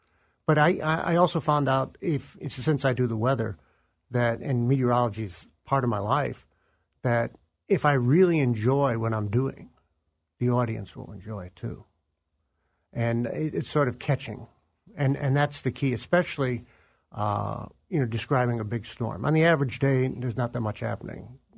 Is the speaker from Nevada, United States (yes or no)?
no; Chicago, Illinois, United States; I used to listen to WLS in Chicago because I grew up in Chicago.